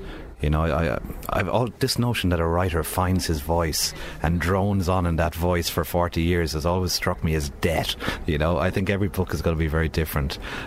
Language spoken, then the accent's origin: English; Ireland; sometimes as an Irish writer, you look at the map of our country, which is a small, tormented little rock on the edge of the Atlantic.